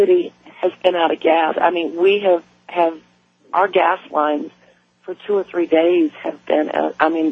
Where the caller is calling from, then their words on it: Pensacola, Florida, United States; I'm in Pensacola, Florida, and you can hear it. We're 200 miles from New Orleans.